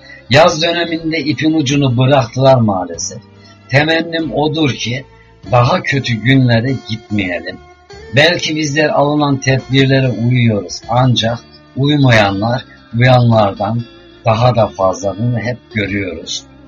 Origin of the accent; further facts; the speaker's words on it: Ankara, Turkey; Biliyorsunuz doğma büyüme Ankaralıyım.